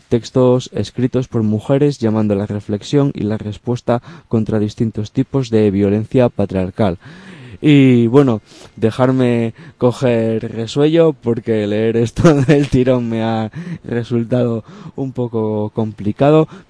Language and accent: Spanish; Gijón, Asturias, Spain; yo soy de Gijón, o sea, no soy de no soy de Oviedo